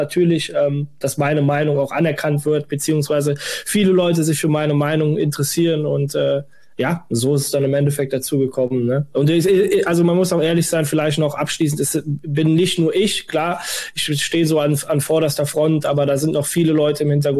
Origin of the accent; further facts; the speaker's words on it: Westerwald, Germany; born there; ich komme gebürtig aus dem Westerwald. Das ist so, sage ich mal, eine gute Autostunde bis anderthalb zum Borussia-Park entfernt.